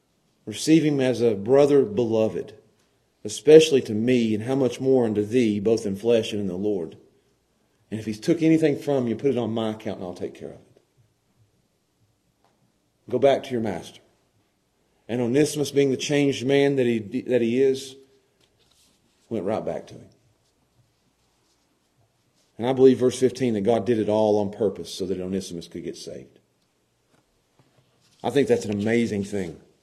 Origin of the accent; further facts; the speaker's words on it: Pound, Virginia, United States; I grew up with him in Pound.